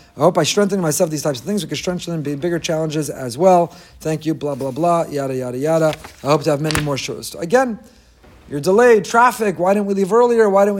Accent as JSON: {"language": "English", "town": "Teaneck", "region": "New Jersey", "country": "United States", "tie": "born or raised there", "said": "I grew up in Teaneck. I dated and married a girl from Long Island."}